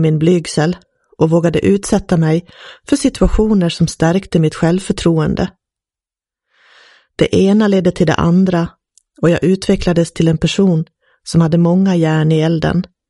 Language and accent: Swedish; Ludvika, Dalarna County, Sweden; born there; Jag är född 1961 i Ludvika.